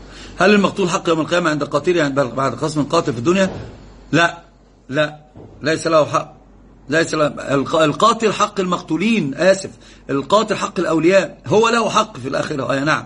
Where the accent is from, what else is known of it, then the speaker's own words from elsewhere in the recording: Alexandria, Alexandria Governorate, Egypt; أنا من مصر يا أستاذ عبد الله، ومن الإسكندرية تخصيصا.